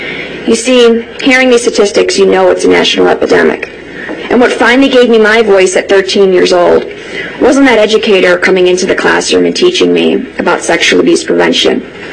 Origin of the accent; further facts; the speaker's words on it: Illinois, United States; In my home state of Illinois